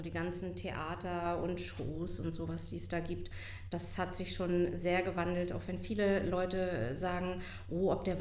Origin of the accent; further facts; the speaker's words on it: Mecklenburg-Vorpommern, Germany; now in Hamburg, Germany; Also ich bin ja sowieso so ein Nordlicht. Ich bin ja auch aufgewachsen in MacPom. In Mecklenburg und 97 nach Hamburg gegangen